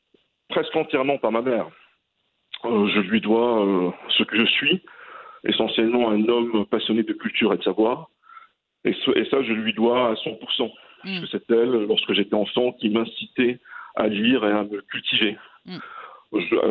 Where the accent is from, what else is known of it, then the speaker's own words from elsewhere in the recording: El Jadida, Casablanca-Settat, Morocco; Quand j'ai grandi, moi, à Jdida, dans les années 80, c'était autre chose.